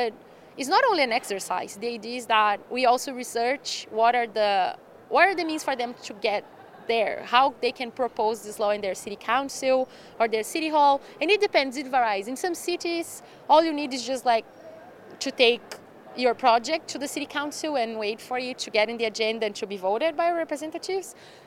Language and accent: English; Brazil; I am from Brazil